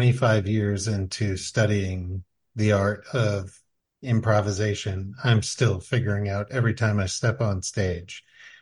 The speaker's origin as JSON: {"language": "English", "town": "Damariscotta", "region": "Maine", "country": "United States", "tie": "born or raised there", "said": "I went to Lincoln Academy in Newcastle, Maine. I grew up in Damariscotta, Maine."}